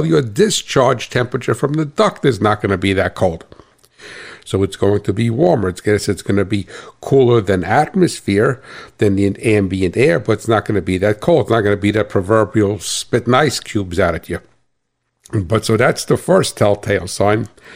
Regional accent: New Jersey, United States; accent: New Jersey; and if I got a funny accent, that's because I'm from New Jersey.

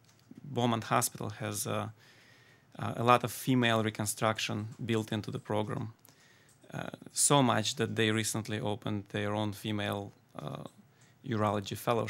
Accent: Ukraine; English is a second language; also born or lived in Detroit; now in Syracuse, United States; But originally, I'm from Ukraine, as you can hear from the accent. I moved with my family to Detroit in 1994.

